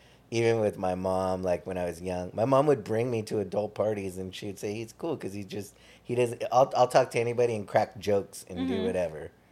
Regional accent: Torrance, California, United States; of course I'll jump off this bridge because I grew up like in Torrance.

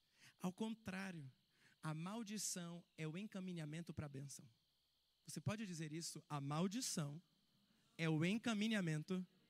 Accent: Brazil; Por que que eu tenho que aprender inglês? Eu sou brasileiro.

